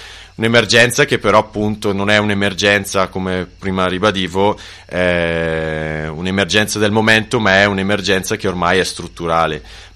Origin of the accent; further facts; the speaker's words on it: Bergamo, Lombardy, Italy; vengo da Bergamo